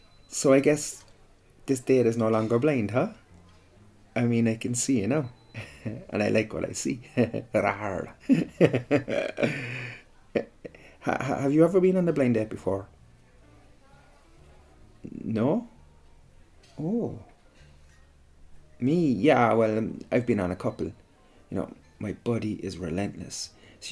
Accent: Munster, Ireland; accent: Irish; Yeah, well, I'm Irish, yeah. You can hear it in my accent when I talk. I'm an Irishman from West Cork.

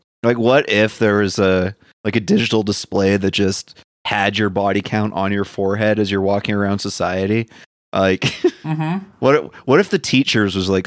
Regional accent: Canada; Well, one, we're Canadian

